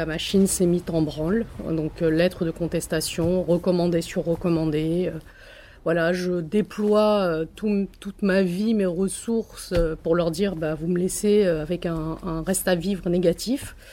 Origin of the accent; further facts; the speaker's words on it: Casablanca, Casablanca-Settat, Morocco; born there; je suis française par filiation, je n'ai jamais eu d'autre nationalité que la nationalité française. J'ai juste le malheur d'être née à Casablanca, au Maroc.